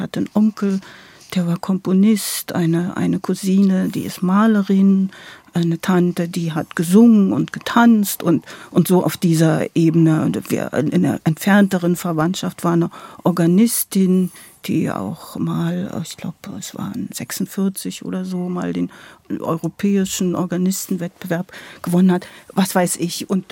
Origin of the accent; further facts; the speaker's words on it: Bautzen, Saxony, Germany; Ich wurde in Bautzen geboren. Ich sozusagen komme aus der Lausitz. Meine große Familie, das sind alles Sorben. Und das ist sozusagen so eine slawische, westslawische Sprache, mit ein Volk mit einer eigenen Kultur